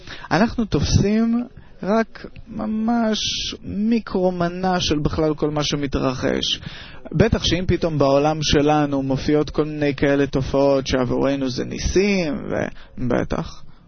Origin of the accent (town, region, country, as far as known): Moscow, Russia